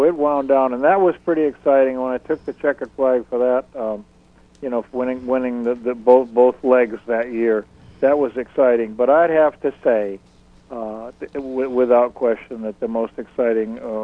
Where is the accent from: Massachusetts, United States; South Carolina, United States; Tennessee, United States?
Massachusetts, United States; Newton; Well, that's the town that I was born in. I was born in Newton Wellesley Hospital. And I lived in Newton all my life